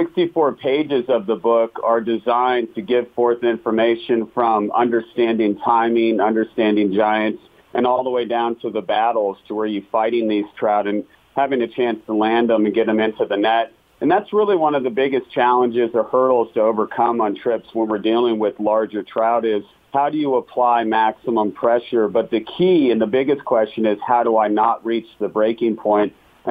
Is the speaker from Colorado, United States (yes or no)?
yes; Colorado, United States; I'm a full-time fly fishing guide and author based out of Colorado. And I grew up fishing on the South Platte River